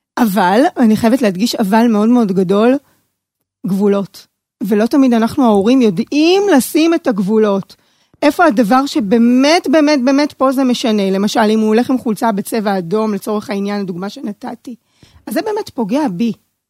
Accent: Ramat Gan, Tel Aviv District, Israel; אני גדלתי ברמת גן, בית חילוני לגמרי

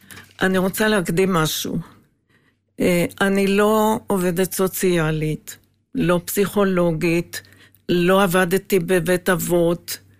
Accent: Jerusalem, Jerusalem District, Israel; כשהייתי ילדה, וגרנו... בשכונת קטמון, הייתנו פליטי העיר העתיקה ממלחמת העצמאות.

